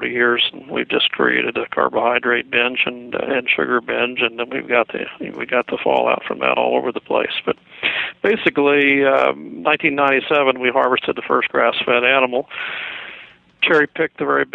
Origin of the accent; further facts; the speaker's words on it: Missouri, United States; We're from the Show Me State of Missouri, and we thought, well, this never happened again.